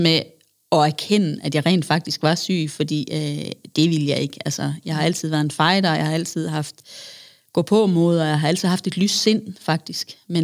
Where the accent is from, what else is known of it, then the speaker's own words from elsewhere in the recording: Thyholm, Central Denmark Region, Denmark; now in Holstebro, Denmark; Vi er lavet for, 7 år siden et miljøskifte. Vi kommer fra Thyholm, nærmere bestemt.